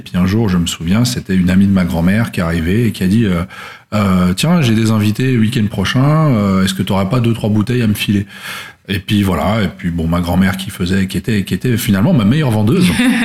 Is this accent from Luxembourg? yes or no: yes; Luxembourg; Je suis originaire du Luxembourg, à la base.